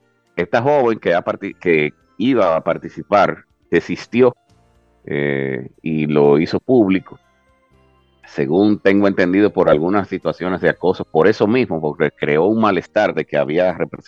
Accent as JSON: {"language": "Spanish", "country": "Dominican Republic", "said": "si yo, como dominicano, voy a Estados Unidos"}